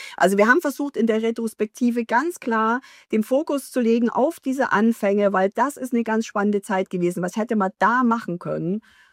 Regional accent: eastern Germany, Germany; born there; weil ich bin ja selber im Osten geboren

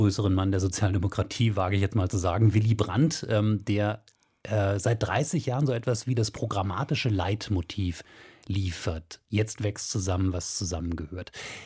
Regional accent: Lower Saxony, Germany; ich als Westdeutscher, allerdings direkt an der Grenze aufgewachsen, Niedersachsen, Ostniedersachsen

